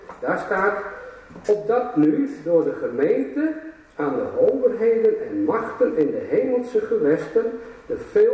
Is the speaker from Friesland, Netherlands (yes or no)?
yes; Friesland, Netherlands; born there; En ik ben Fries van geboorte, zoals u, tenminste de meesten hier wel zullen weten, mijn vrouw ook trouwens. We spreken ook Fries.